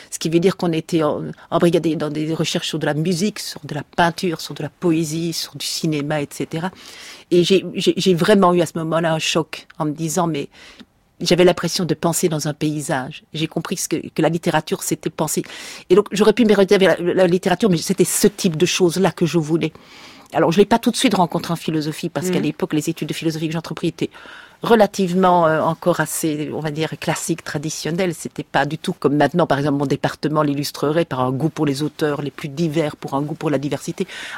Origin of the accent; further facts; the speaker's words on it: Belgium; Voilà, je suis belge. Je viens d'avouer, si on n'avait pas encore entendu, que j'étais belge.